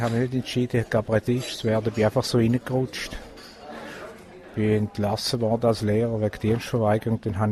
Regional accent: St. Gallen, Switzerland; born there; now in Basel, Switzerland; 60, gebürtig in St. Gallen, wohnhaft in Basel und seit bald 40 Jahren Kabarettist.

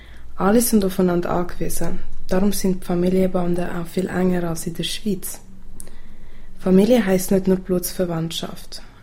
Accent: Edo, Nigeria; German is a second language; von meinem Dorf erzähle, wo ich aufgewachsen bin. Und das Dorf liegt im Bundesstaat Edo. Es ist etwa 2 Stunden von der Hauptstadt Bini City entfernt und hat 300 bis 400 Einwohner.

